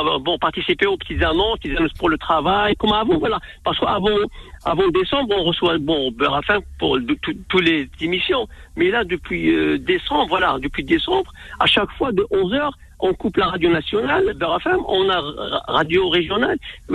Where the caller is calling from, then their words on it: Rouen, Normandy, France; moi je suis de Rouen